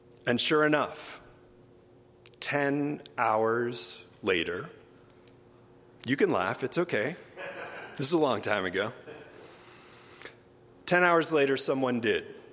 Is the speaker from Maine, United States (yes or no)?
yes; Port Clyde, Maine, United States; So as I mentioned, I'm from Maine, and I grew up in the small fishing village of Port Clyde on the St. George Peninsula.